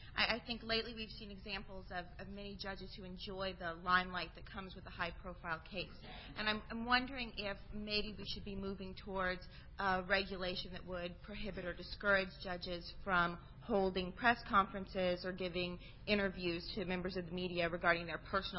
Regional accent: Charleston, South Carolina, United States; from Charleston, South Carolina, where we have beautiful golf courses and very reasonable green fees.

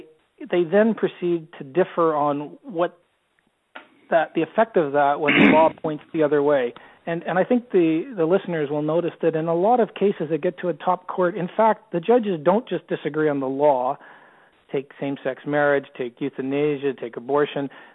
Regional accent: Canada; now in Australia; If anyone's wondering why I sound like a Canadian down in Australia, I am a Canadian, but I've lived in Australia for quite a while.

